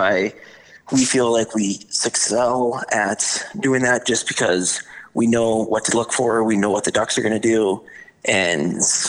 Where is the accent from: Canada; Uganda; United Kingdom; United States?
United States; Bismarck, North Dakota; now in Brookings, United States; No, I'm a transplant. Originally from Bismarck, North Dakota.